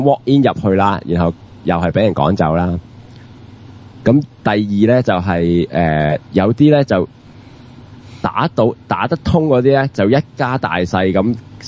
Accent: China; 我哋係中國人都冇用㗎嘛

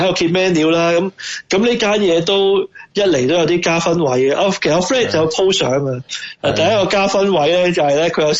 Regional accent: Hong Kong; 但係如果作為一個香港人，你就會食落覺得唔係唔好味，但係唔係嗰樣嘢囉

